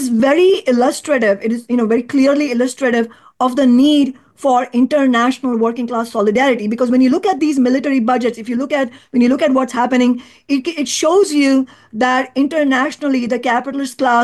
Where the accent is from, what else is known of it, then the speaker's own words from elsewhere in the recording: India; if you look at the military budgets of even my home country, India